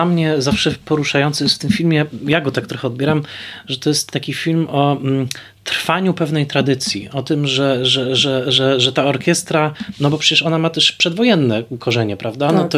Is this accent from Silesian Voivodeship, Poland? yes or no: yes; Tarnowskie Góry, Silesian Voivodeship, Poland; ja jestem z Tarnowskich Gór